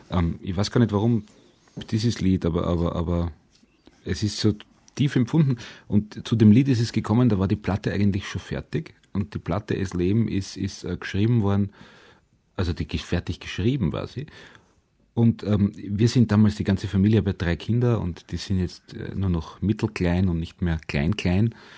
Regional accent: Vienna, Austria; Obwohl ich aus dem 19. Bezirk bin, der Bezirk, in dem auch Grinzing ist, bin ich aus Heiligenstadt.

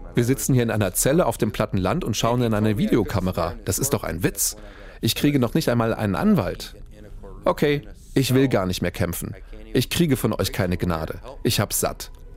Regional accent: Germany; now in United States; In der Highschool habe ich ein paar Mal gesagt, ich bin Deutscher.

